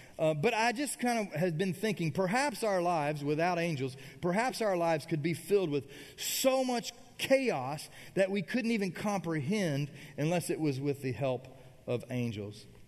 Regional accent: Kentucky, United States; Like, I'm from Kentucky, but don't think it's like this was a glorious horse barn.

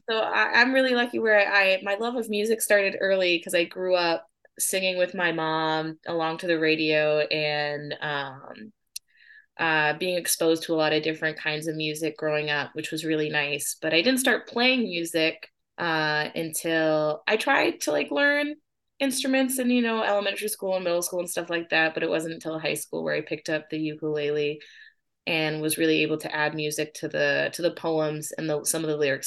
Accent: Connecticut, United States; now in Massachusetts, United States; my home state is Connecticut, so I do play in Connecticut sometimes

